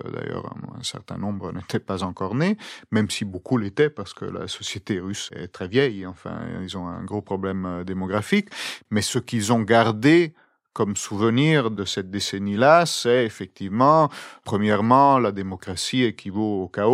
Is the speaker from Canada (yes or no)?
no; Italy; French is a second language; je suis long, je suis italien, je parle trop